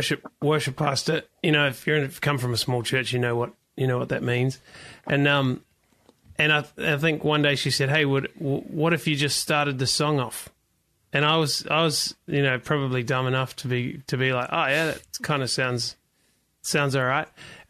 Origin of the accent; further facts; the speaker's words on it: New Zealand; I grew up in New Zealand